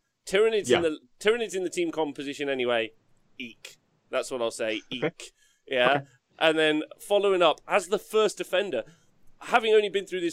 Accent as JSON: {"language": "English", "region": "England", "country": "United Kingdom", "said": "as an English fella"}